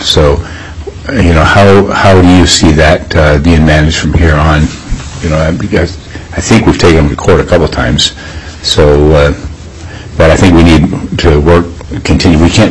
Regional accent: Alaska, United States; I'm a kid from the Tanana River and tied to the Yukon, and fish have been hard to come by up there, especially Chinook.

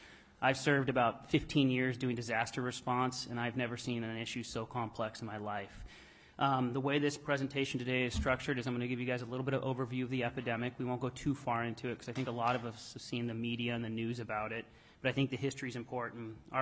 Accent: Soldotna, Alaska, United States; And so growing up in Soldotna, I remember sitting behind a pharmaceutical

